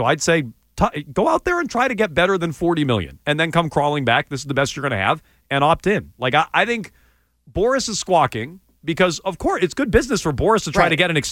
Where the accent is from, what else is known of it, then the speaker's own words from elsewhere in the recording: Texas, United States; Although, as another Texan pointed out, not for the Boothbay Regatta.